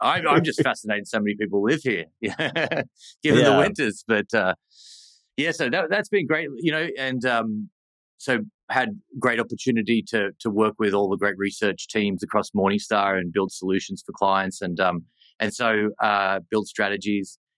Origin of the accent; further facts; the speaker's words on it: New South Wales, Australia; So I grew up in Sydney, about 45 minutes out of Sydney